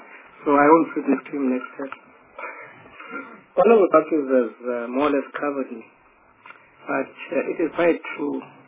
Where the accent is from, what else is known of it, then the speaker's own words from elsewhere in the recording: Italy; I live in Bridges. I'm from Italy.